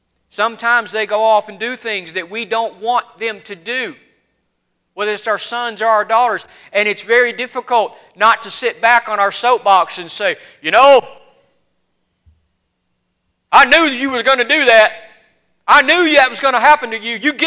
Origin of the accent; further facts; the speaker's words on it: the South, United States; growing up in the South, me and my brothers and my cousins and my neighbors, we liked to play army.